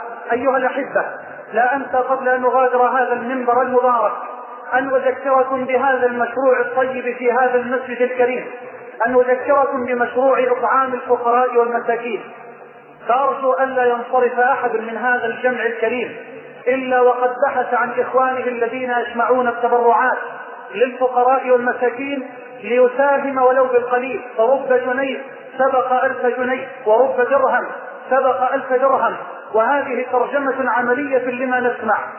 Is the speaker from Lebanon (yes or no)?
no; Egypt; بلدنا مصر